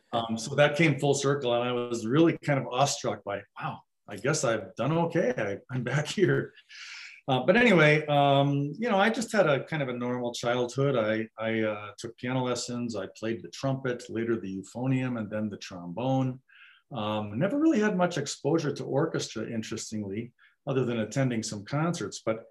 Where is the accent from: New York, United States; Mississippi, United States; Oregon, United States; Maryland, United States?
New York, United States; Brooklyn; born there; You know, I was born in Brooklyn, New York.